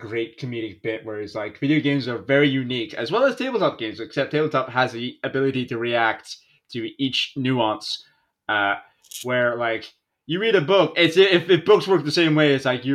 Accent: Ireland; I'm Irish.

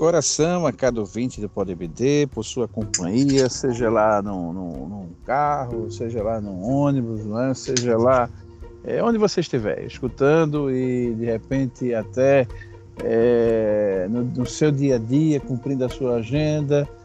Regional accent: Pernambuco, Brazil; also born or lived in Paraíba; pedaço de mim é dessa terra e o outro pedaço é de Pernambuco. Eu sou pernambucano-paraibano, mas as duas terras estão no meu coração.

